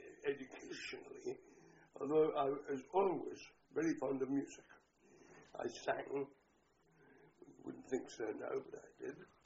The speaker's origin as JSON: {"language": "English", "town": "Morpeth", "region": "North East England", "country": "United Kingdom", "tie": "born there", "said": "I was born in Morpeth, in Northumberland, on the 29th of May, 1917."}